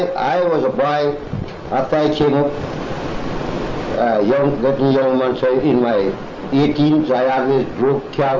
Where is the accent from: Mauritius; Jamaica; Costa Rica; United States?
Costa Rica; also born or lived in Colombia; Yeah, I come in Costa Rica. I'm a Colombian, but I grew up in Costa Rica here. All my days in Costa Rica. I've been here in 1995, and I think it was the year, somewhere in February we come here.